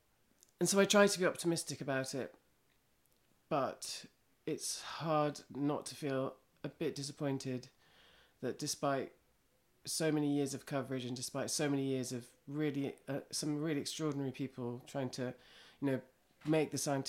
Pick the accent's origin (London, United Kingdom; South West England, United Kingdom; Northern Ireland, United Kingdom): London, United Kingdom; I grew up in London. I mean, I was born in London, grew up. We didn't have a garden, and I loved outside space.